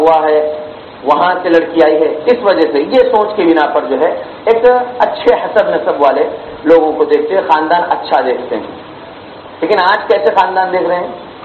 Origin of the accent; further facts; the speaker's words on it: Hyderabad, Telangana, India; میں شہر حیدرآباد سے ہوں, حیدرآباد میں بھی ہو رہا ہے